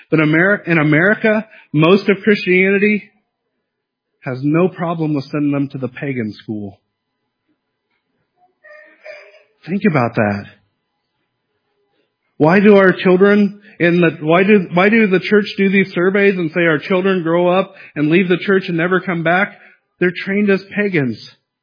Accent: United States; I am an American. I have the right to pick on them, right?

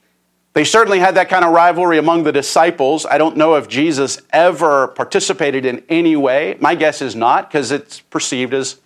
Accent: Pittsburgh, Pennsylvania, United States; I'm from Pittsburgh.

